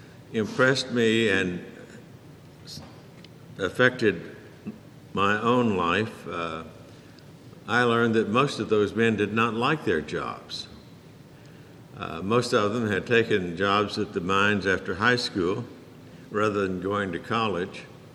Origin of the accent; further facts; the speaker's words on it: Texas, United States; I grew up in Texas where unions were almost a bad word.